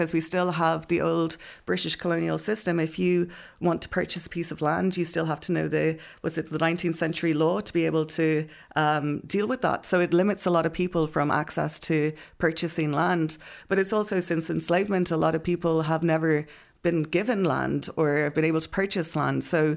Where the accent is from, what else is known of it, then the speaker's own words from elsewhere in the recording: Ireland; no, I'm from the Republic.